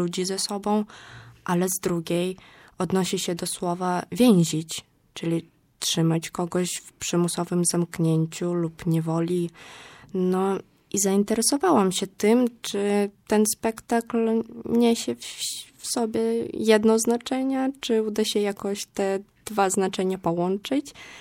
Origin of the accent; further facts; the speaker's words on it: Belarus; now in Poland; pochodzę z Białorusi, ale czasami przyjmują mnie za Ukrainkę i potem dopiero tłumaczę, że jestem z Białorusi.